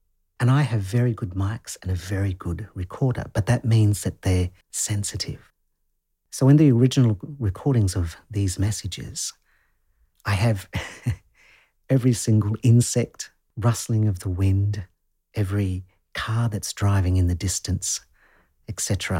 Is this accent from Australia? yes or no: yes; Newcastle, New South Wales, Australia; I do run and host several temple groups in my hometown of Newcastle here in Australia.